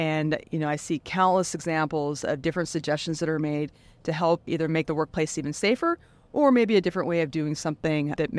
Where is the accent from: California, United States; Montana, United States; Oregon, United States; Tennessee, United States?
Montana, United States; Well, I'm originally from Montana. When I was about 7 years old, my folks took me to an air show.